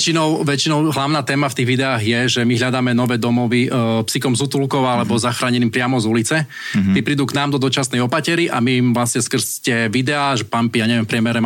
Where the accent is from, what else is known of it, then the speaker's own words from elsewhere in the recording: Bardejov, Prešov Region, Slovakia; lebo my sme až z Bardejova